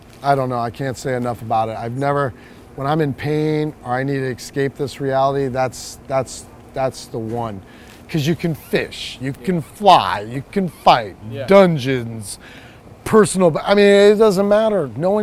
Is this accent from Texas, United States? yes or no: no; Iowa, United States; I'm from Iowa, so we're flat, but I grew up in a forest.